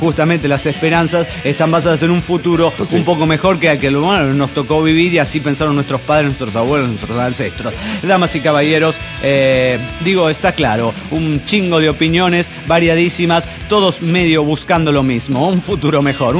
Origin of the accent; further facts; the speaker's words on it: Puebla, Mexico; de Puebla, México.